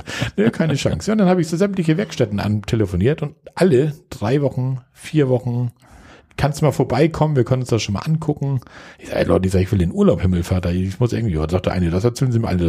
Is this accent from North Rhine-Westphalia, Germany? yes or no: no; Schleswig-Holstein, Germany; So als Schleswig-Holsteiner.